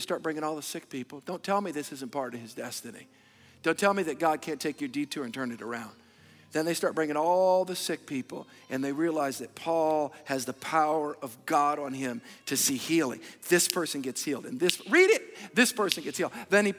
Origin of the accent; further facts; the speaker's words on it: England, United Kingdom; I'm from England.